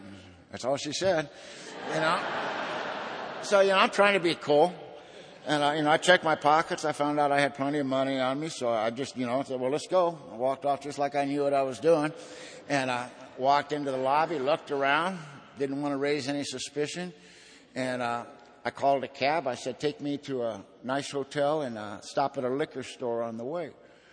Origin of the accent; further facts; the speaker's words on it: California, United States; You know, I'm from Southern California.